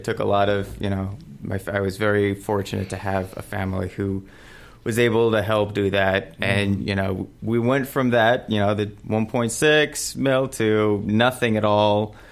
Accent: Costa Rica; also born or lived in Studio City / Florida / Hawaii / Washington; I was born here in Studio City, but I had lived all over the States. I lived in Florida for a few years. I lived in Hawaii. I lived in Washington. But I grew up in Costa Rica.

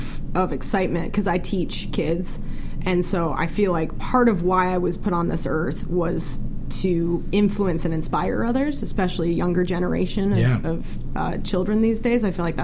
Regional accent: Colorado, United States; now in Los Angeles, United States; So, like I said, I'm from Colorado, and I've been, you know, going home probably twice a year since I've moved out to LA just to visit friends.

